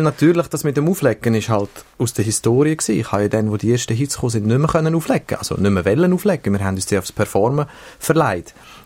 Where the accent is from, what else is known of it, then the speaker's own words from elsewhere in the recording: Switzerland; Und das kann dir als Schweizer eigentlich nie passieren, weil du wirst ständig wieder daran erinnert, wo du hergehörst, nämlich am Boden.